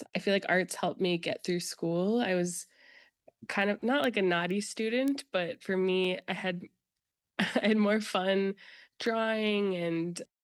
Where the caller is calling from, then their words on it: St. Paul, Minnesota, United States; I'm Dakota, enrolled in Sisseton Wahpeton Oyate, and I am speaking from St. Paul, Minnesota.